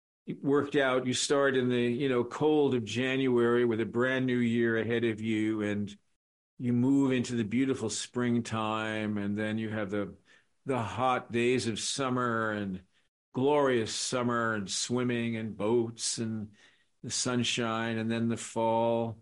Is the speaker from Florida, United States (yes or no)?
no; New Rochelle, New York, United States; I grew up in New Rochelle, New York. Larchmont Woods, actually, is where I grew up, a very upper class suburb of New York City in Westchester County.